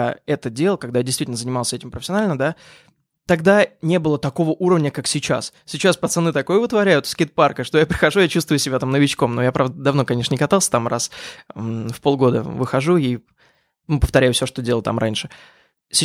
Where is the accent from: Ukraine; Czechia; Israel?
Ukraine; now in Moscow, Russia; Так, я родился в Украине